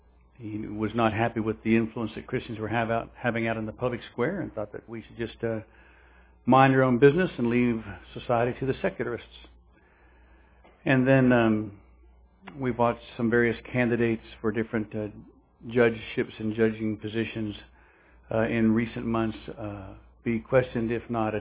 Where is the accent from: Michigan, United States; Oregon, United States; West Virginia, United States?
West Virginia, United States; Parkersburg; born there; I was born in St. Joseph's Hospital in Parkersburg.